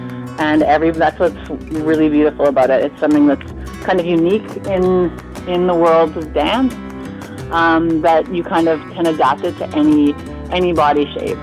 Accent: Canada; I'm Canadian

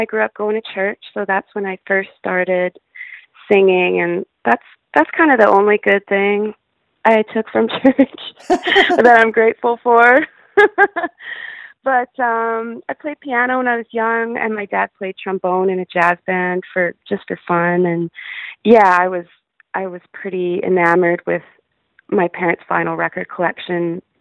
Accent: Alberta, Canada; we're both from Alberta, and we both played in punk and metal rock and roll bands in our youth, when we were teenagers

